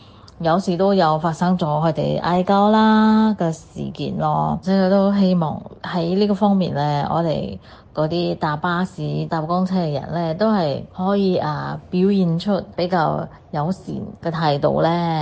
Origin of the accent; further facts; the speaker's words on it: Singapore; 我是新加坡的